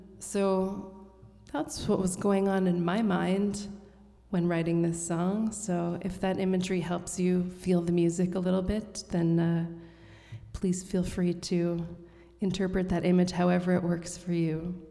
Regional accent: Montreal, Quebec, Canada; And I grew up in Montreal, so French has always been a part of my life

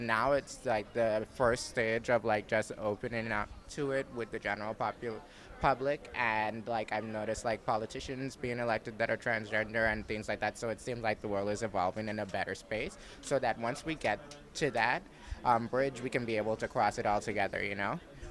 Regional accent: Bahamas; from the Bahamas.

